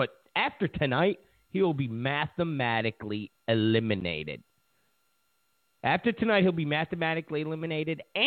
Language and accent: English; Rochester, New York, United States; growing up in Rochester. I had a couple of friends that were very, you know, their dad worked at Kodak, their mom worked at the school.